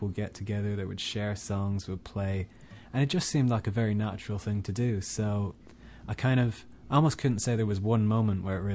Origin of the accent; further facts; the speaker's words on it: Dublin, Leinster, Ireland; moved away as an adult; now in London, United Kingdom; Well, I'm from Dublin originally, Dublin in Ireland. And I came over to London about 3 years ago, I think it was.